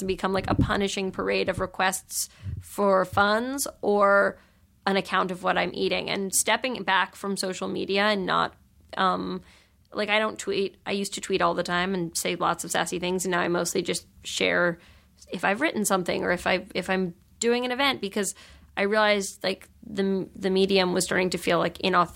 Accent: New York City, New York, United States; you know, I grew up in New York and there's a lot of, like, sort of, like, that's, you know, the home of, like, you know, sassy literary gatherings

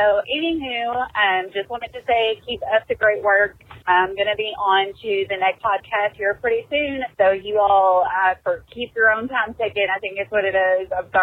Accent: Kentucky, United States; Pardon me, I'm from Kentucky.

